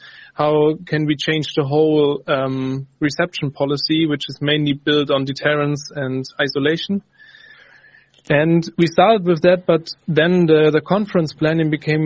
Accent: Freiburg, Baden-Württemberg, Germany; English is a second language; from Freiburg.

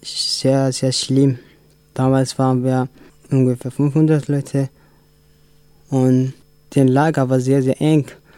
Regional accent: Eritrea; German is a second language; now in Gomaringen, Germany; Ich komme aus Eritrea und ich bin seit einem Jahr und 5 Monaten hier in Deutschland. Und ich wohne in Gommaringen.

